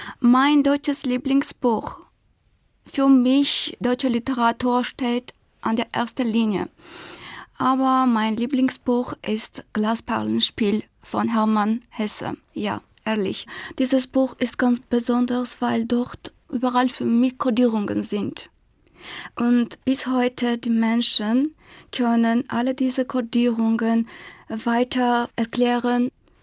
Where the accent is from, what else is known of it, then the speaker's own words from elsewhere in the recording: Armenia; ich komme aus Armenien. Ich bin im Jahr 1982 geboren.